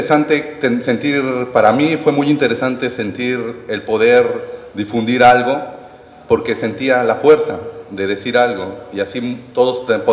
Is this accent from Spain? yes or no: no; Oaxaca, Mexico; Y soy de Oaxaca.